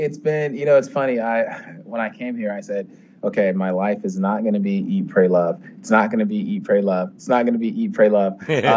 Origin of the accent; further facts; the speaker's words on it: United States; now in India; you can tell I'm an expat, I'm an American expat.